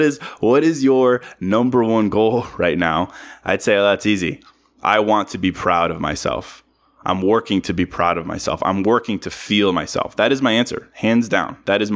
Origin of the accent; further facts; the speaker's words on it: Virginia, United States; I'm from Virginia. So I think a lot of people on the East Coast kind of go there to vacation.